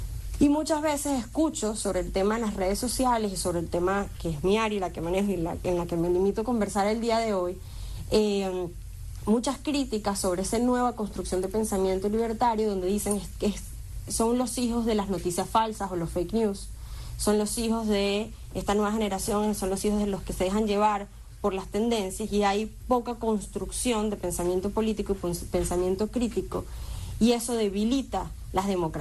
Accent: Venezuela; no solo tengo 33 años, soy venezolana y soy hija de cubanos que tuvieron que emigrar de Cuba

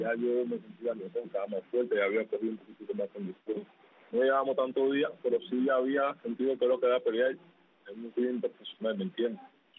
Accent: Guantánamo, Cuba; yo soy de Guantánamo

